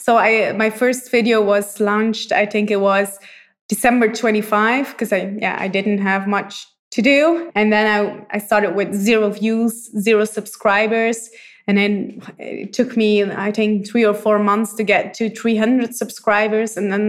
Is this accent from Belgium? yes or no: yes; Belgium; I'm from Belgium. I have a 7-month-old son, and I studied med school in Belgium too.